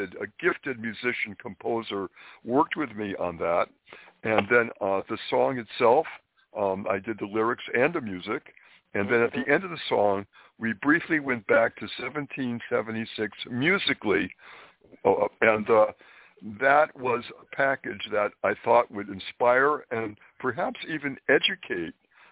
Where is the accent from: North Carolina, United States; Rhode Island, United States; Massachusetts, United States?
Massachusetts, United States; Springfield; I was brought up in New England, Springfield, Massachusetts, and because all around Massachusetts and the other states bordering, there were so many historic sites.